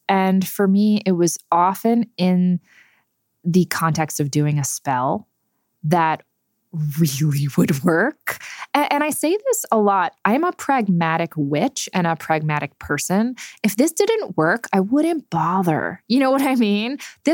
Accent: New Jersey, United States; And we would come into New York City. I grew up in New Jersey, so didn't live too far away.

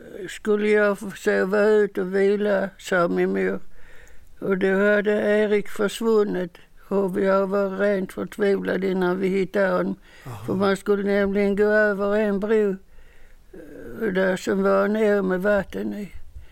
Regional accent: Ingelstorp, Skåne, Sweden; born there; Jag är född i Ingelstorp.

